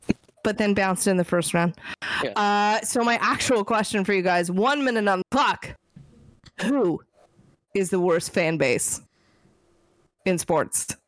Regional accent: Canada; and maybe because we're Canadian, are slightly more pessimistic

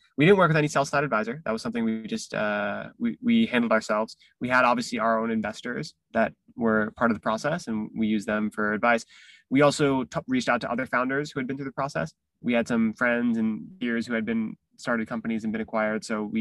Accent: Wisconsin, United States; So I grew up in Wisconsin and went to college at UPenn in Philadelphia.

